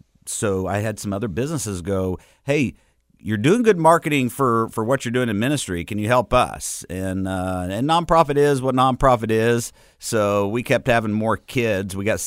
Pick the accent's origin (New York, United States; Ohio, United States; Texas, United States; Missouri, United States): Missouri, United States; Forsyth; also born or lived in Taneyville; Growing up in Taneyville and Forsyth, my shop teacher gave me a call the other day.